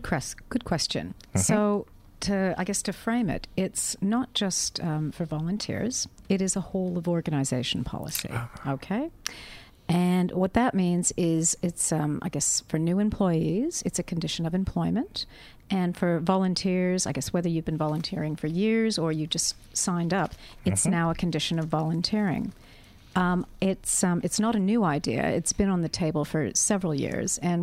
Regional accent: Canada; moved away; And I come from Canada, born overseas and all. I've just been here too long

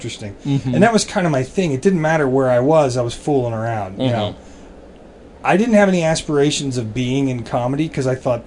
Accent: Florida, United States; And I drank my way out of that school and had to go back to Florida. I grew up in Florida.

